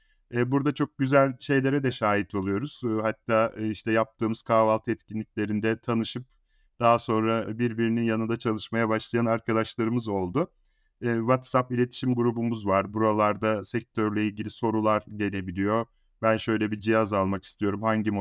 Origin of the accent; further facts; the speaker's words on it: Nazilli, Aydın, Turkey; Ben 1975 doğumluyum, bilgisayar mühendisiyim. Çocukluğum ve gençliğim Ege bölgesinde geçti. İlk ve orta öğrenimimi Nazilli'de tamamladım.